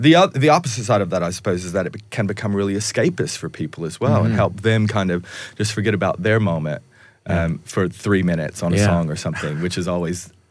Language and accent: English; Tennessee, United States; growing up in Tennessee, of course, country music was a part of the world